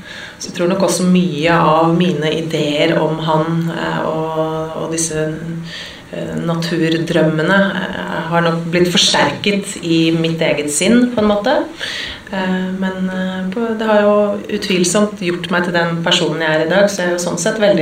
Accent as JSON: {"language": "Norwegian", "region": "Oslo", "country": "Norway", "tie": "born or raised there", "said": "jeg vokste opp midt I Majorstukrysset"}